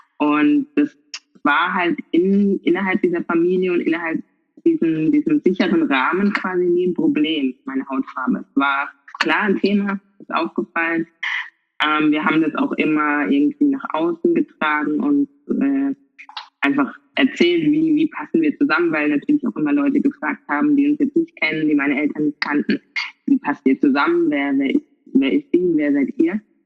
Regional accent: Karlsruhe, Baden-Württemberg, Germany; accent: Karlsruhe dialect; ich bin halt Karlsruherin. Und ich glaube, man hört es auch so ein bisschen am Dialekt. Und ich wurde in Karlsruhe geboren, bin aufgewachsen, wurde dann adoptiert von meinen Eltern. Und meine Eltern tragen eine andere Hautfarbe als ich, sind weiß.

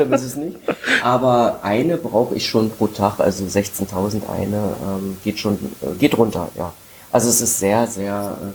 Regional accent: Saxony-Anhalt, Germany; now in Berlin, Germany; Also ich komme ja ganz ursprünglich aus der Wische, das ist praktisch bei Osterburg oder Wittenberge, Havelberg die Ecke.

